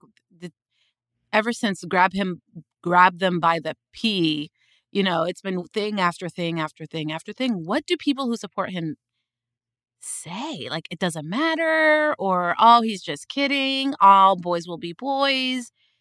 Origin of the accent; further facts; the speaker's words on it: Sudan; I'm from Sudan in East Africa, and we have a dictator.